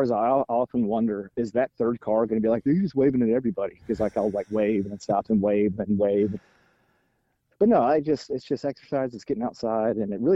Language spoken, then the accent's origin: English; Alabama, United States; accent: Southern; also born or lived in Chicago; We're from Alabama, obviously born in Chicago, but raised in Alabama.